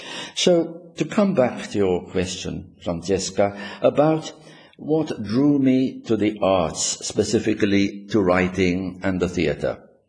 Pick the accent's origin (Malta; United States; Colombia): Malta; Lija; I was born and grew up in Lia, one of the three villages that form a kind of cluster in the middle of the island.